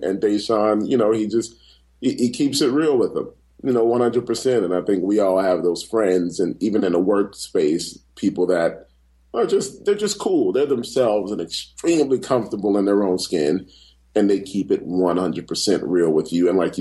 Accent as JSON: {"language": "English", "town": "Miami", "region": "Florida", "country": "United States", "tie": "born or raised there", "said": "I'm born and raised in Miami, for those who don't know, and I grew up in Coconut Grove and Richmond Heights. I have to say both places or they won't let me back in."}